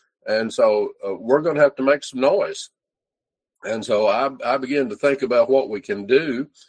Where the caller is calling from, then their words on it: Kentucky, United States; I'm in Western Kentucky.